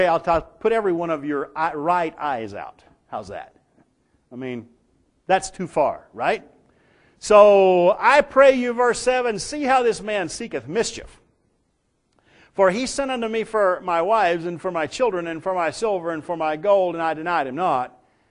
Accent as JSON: {"language": "English", "country": "United States", "said": "As an American, that kind of speech wouldn't get very far with any of us."}